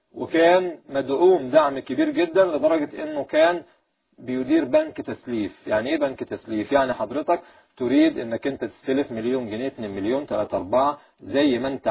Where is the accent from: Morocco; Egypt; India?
Egypt; ويشبهنا احنا كمصريين